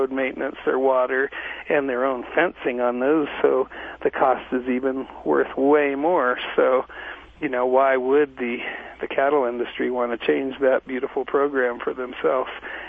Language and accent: English; Montana, United States; you know, I'm from Montana. I've lived here for the last 32 years.